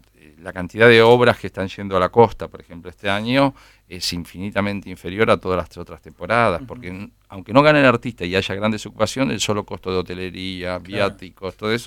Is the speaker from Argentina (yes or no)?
yes; Argentina; y más allá de como productor, como ciudadano argentino